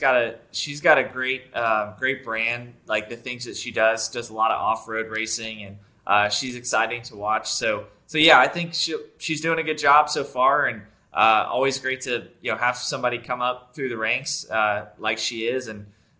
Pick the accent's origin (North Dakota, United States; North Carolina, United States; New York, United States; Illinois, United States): North Carolina, United States; And it's cool because I grew up in North Carolina, and it's one of those historic tracks in North Carolina, and kind of going back to our roots.